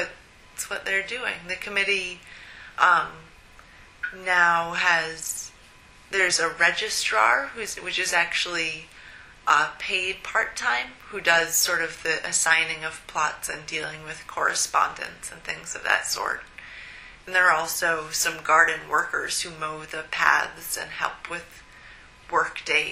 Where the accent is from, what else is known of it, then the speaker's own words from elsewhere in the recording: Maine, United States; I'm from Maine originally, so I miss I miss New England.